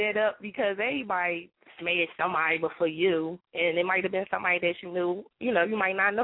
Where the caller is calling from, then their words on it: Philadelphia, Pennsylvania, United States; I'm from Philly.